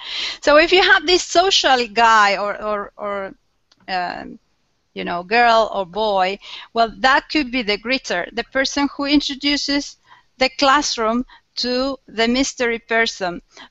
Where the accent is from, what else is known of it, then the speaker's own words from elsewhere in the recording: Argentina; That's me. I'm from Argentina.